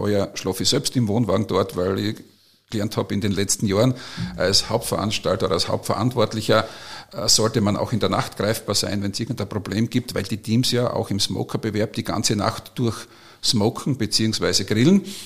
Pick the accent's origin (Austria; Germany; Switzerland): Austria